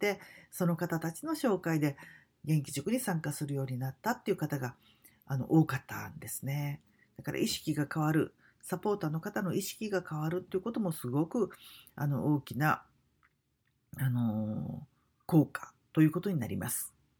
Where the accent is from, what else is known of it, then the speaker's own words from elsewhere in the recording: Kagawa, Japan; 地元香川ではそんな風にずっとやってきました。